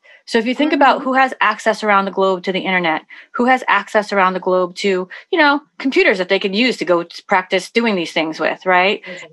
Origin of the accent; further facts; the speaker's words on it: New York, United States; I'm from New York, so I don't know what it is around the country or around the globe.